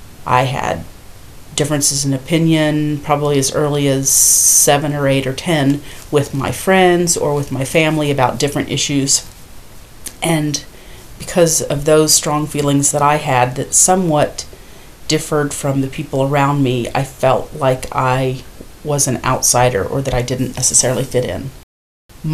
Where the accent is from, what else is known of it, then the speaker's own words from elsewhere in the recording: Indiana, United States; moved away as an adult; now in Philadelphia, United States; I'm 51 years old. I was born in Indiana. I spent the first 21 years of my life in Indiana, and then after college, relocated to Philadelphia.